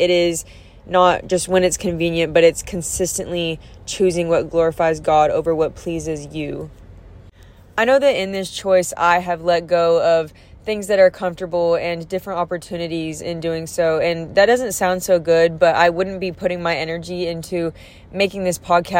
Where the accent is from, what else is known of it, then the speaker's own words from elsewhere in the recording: the South, United States; I would assume that you guys could guess that I'm from the South, from the Southern states, and just throwing y'all casually into the conversation.